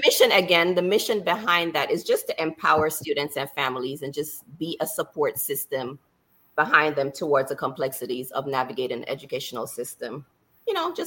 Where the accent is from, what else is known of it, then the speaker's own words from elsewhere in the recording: Jamaica; moved away as an adult; I have a doctorate in administration and leadership. I am from Jamaica initially, so all my primary years of education is back home in Jamaica. So from elementary through high school is Jamaica, post-secondary, you know, college is here.